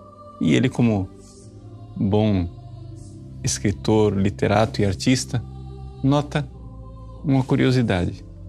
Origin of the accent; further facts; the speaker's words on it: Northeast Region, Brazil; born there; É por isso que lá no Nordeste, onde eu nasci, o presépio é chamado de lapinha.